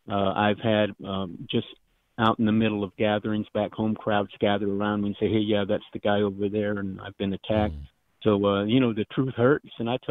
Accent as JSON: {"language": "English", "country": "United States", "said": "You know, I'm a Catholic. I'm American Indian, 70 years old."}